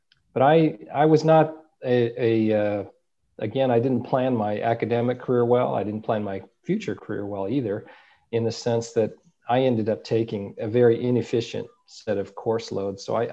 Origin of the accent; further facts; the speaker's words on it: Phoenix, Arizona, United States; Obviously, growing up in Phoenix, I had lots of jobs at stores and restaurants and things, making ends meet, and during college to make some money.